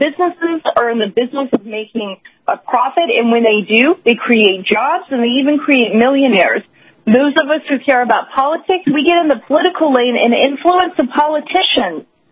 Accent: Atlanta, Georgia, United States; I'm from Atlanta.

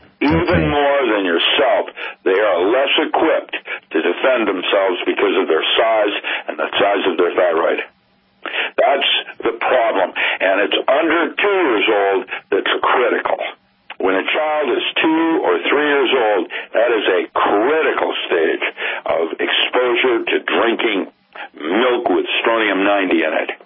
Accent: Seattle, Washington, United States; I grew up in Seattle. Seafood was my primary, you know, staple.

